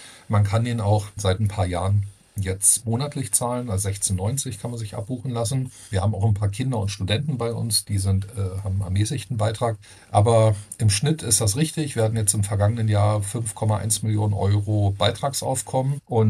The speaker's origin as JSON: {"language": "German", "region": "Berlin", "country": "Germany", "said": "Ich komme aus Berlin."}